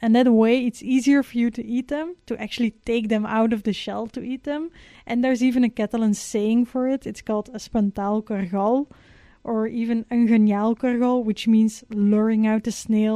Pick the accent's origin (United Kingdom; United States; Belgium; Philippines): Belgium; No, because like I'm from Belgium, so it's eaten there, but only on very special occasions or like parties maybe.